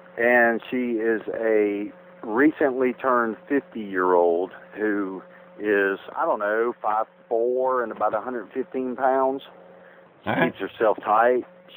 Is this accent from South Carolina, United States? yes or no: yes; Greenville, South Carolina, United States; Greenville, South Carolina.